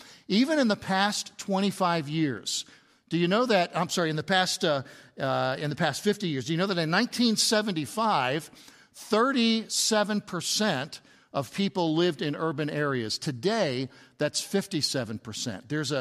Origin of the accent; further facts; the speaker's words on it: Brooklyn, New York, United States; born there; I was born in Brooklyn. And I had a bread route working for my dad, who owned an Italian bakery in Brooklyn and kind of the eastern part of Long Island. I really know Long Island.